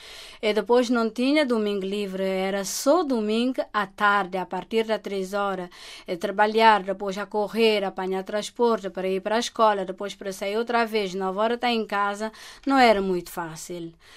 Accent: Santo Antão, Cape Verde; also born or lived in São Vicente; eu sou de Santo Antão. Fiz casa em São Vicente, mas sou de Santo Antão. Amo a minha terra

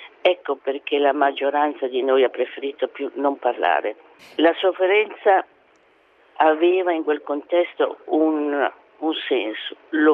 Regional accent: La Spezia, Liguria, Italy; now in Rome, Italy; Ma io sono della Spezia, anche se ora abito a Roma

